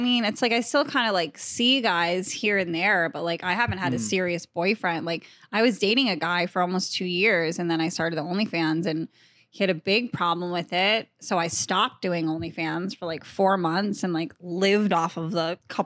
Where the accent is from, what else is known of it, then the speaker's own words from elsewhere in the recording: Boston, Massachusetts, United States; from Boston.